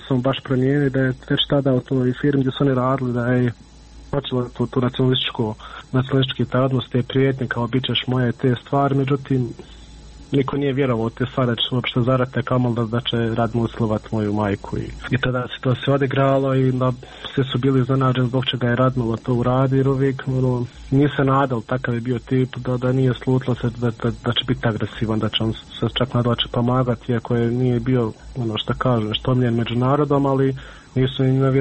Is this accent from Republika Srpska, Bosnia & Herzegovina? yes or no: yes; Miljevina, Republika Srpska, Bosnia & Herzegovina; mi smo svi gore iz Miljevine.